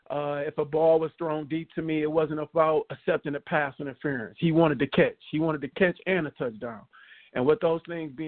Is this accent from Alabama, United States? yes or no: no; Toledo, Ohio, United States; He's from Detroit originally, and I'm from Toledo, and they're really like 40 minutes away from each other.